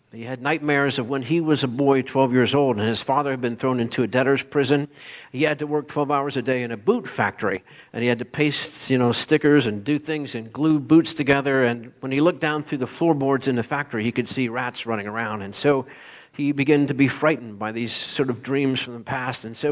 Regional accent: Pennsylvania, United States; I grew up in Pennsylvania in the country, and I love the lights of Christmas.

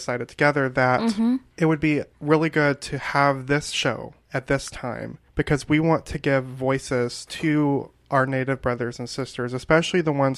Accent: Alabama, United States; You know, I come from Alabama.

